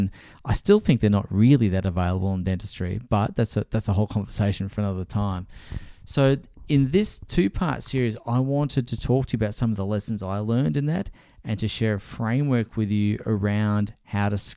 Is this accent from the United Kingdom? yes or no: no; Brisbane, Queensland, Australia; So what ended up happening is we moved back to my hometown, which is Brisbane